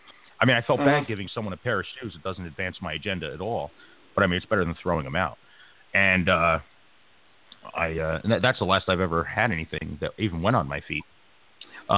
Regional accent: East Coast, United States; growing up on the East Coast, 4.5 hours to get 20 minutes away just going from New Jersey to New York.

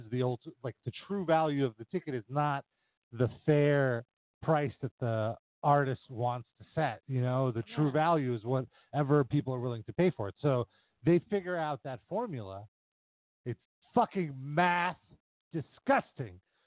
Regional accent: New York City, New York, United States; all the lifetime of branding that the garden has given me as a New Yorker. But, as a practical New Yorker, I always cringe

